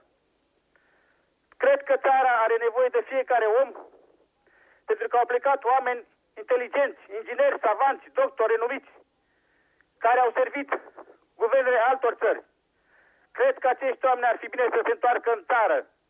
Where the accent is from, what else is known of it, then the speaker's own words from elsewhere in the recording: Ploiești, Prahova, Romania; moved away as an adult; sunt originar din Ploiești